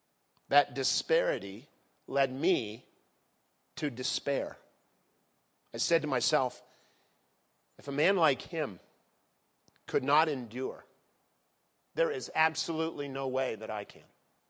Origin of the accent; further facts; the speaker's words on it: Philadelphia, Pennsylvania, United States; I grew up outside of Philadelphia, and my dream is if I could be the district attorney of Philly by the time I was 40